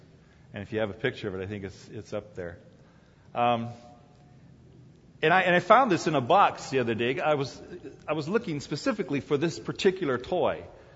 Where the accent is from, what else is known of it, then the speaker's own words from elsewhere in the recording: South Korea; And so I liked Army guys growing up as a kid in Korea.